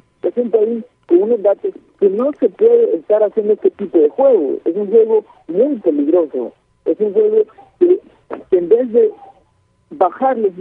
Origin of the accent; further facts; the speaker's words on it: Honduras; como pueblo hondureño